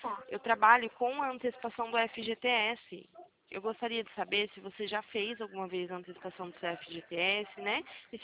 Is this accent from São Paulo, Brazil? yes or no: yes; Santa Bárbara d'Oeste, São Paulo, Brazil